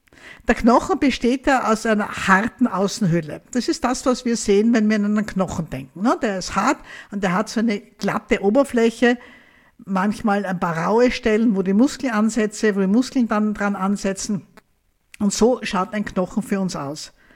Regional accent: Graz, Styria, Austria; Ich bin Jahrgang 1958, bin in Graz aufgewachsen.

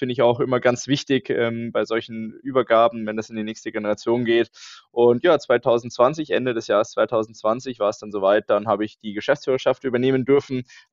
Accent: Ingolstadt, Bavaria, Germany; also born or lived in Regensburg / Saarbrücken / Munich; Also ich selber bin jetzt mittlerweile 30 Jahre alt. Ursprünglich komme ich aus Ingolstadt, wohne da immer noch, habe zwischendrin studiert, war in Regensburg und in Saarbrücken und in München unterwegs, habe da gearbeitet

